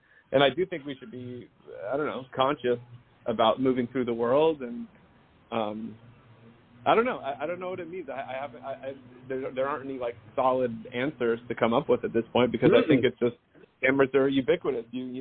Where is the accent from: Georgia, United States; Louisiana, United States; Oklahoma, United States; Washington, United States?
Georgia, United States; Atlanta; now in Los Angeles, United States; I grew up in Georgia in the, right outside